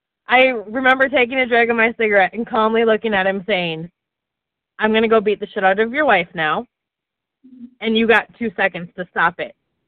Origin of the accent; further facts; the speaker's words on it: Minnesota, United States; now in Virginia, United States; I remember when I moved to Virginia, you go to the end of the gas station, and I'm from Minnesota thinking people are just nice like we are